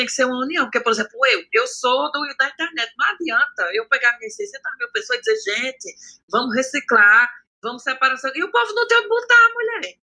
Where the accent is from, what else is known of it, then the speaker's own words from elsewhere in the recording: Ceará, Brazil; Porque eu cresci no Cariri, então eu cresci nessa realidade.